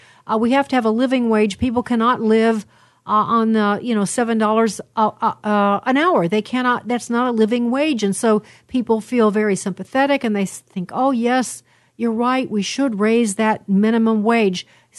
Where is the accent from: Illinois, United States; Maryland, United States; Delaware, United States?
Illinois, United States; Chicago; I'm from Chicago, and we had a housing area called Cabrini Green that was government housing mostly for minorities.